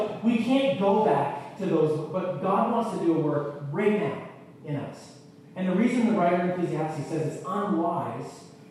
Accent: Moncton, New Brunswick, Canada; When I was in high school, growing up in Moncton, New Brunswick, the high school I went to, it was directly across the street.

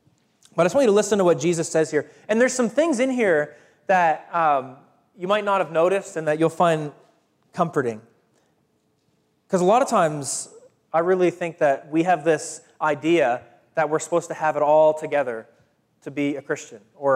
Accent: New Brunswick, Canada; now in Thunder Bay, Canada; my wife and I and our kids, we're from the East Coast. We're from New Brunswick.

